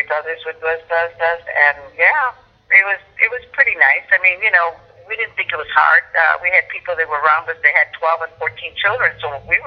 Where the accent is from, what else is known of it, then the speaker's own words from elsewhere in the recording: Detroit, Michigan, United States; Okay, I was born in Detroit, Southwest Detroit, to be exact. I was baptized at St. Anne's, which is the largest and the oldest Catholic church in the state and in the country in some places.